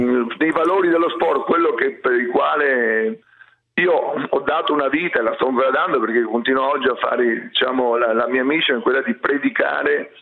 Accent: Venice, Veneto, Italy; non sono neanche di Tre Porti, sono di Sant'Erasmo, un'isola adiacente che fa parte di Venezia.

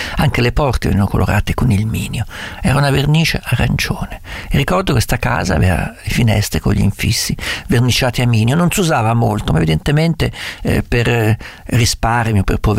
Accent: Perugia, Umbria, Italy; moved away; un elemento fondamentale della mia terra. E noi appunto per questo andavamo, da quando loro erano piccoli, una volta l'anno a Perugia. In altre epoche andavo anche a trovare la mia famiglia

